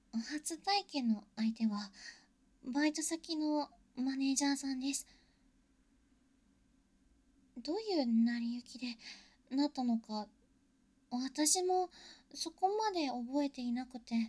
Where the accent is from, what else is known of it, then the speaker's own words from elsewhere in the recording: Tokyo, Japan; 東京出身です。